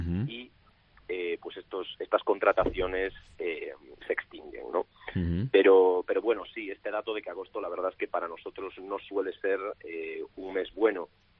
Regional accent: Galicia, Spain; born there; yo me permitirás que haga un poco el gallego en esto, ¿no? Que soy afincado en Cataluña desde hace unos cuantos años

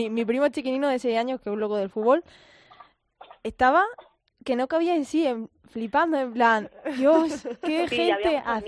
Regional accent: Villanueva de la Serena, Extremadura, Spain; Allí cuando vas a un partido como es el Villanovense de mi tierra, claro, contra el Mérida, no se llena ni la mitad

